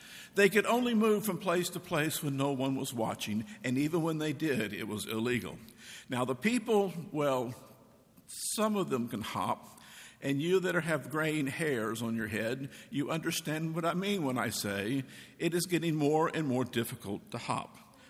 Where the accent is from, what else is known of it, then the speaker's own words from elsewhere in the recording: Decatur, Georgia, United States; also born or lived in Burnett, Texas; When I was a child growing up at a little church in Decatur, Georgia, and I always preface that, I was born in Burnett, Texas. My grandparents were born here. My grandparents were born. I am a native Texan to the core, but we were missionaries in Georgia for 7 years.